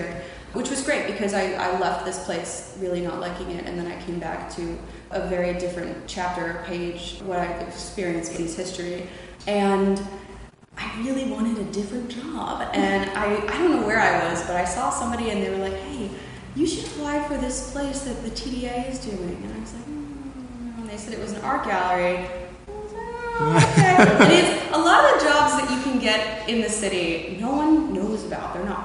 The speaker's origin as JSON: {"language": "English", "town": "Trenton", "region": "New Jersey", "country": "United States", "tie": "born or raised there", "also_born_or_lived": "Miami / Camden", "moved": "yes", "said": "So a little bit of background on me: born and raised in Trenton, loved Trenton, and then I moved to Miami and moved to Camden, and I was like, hold on, never mind."}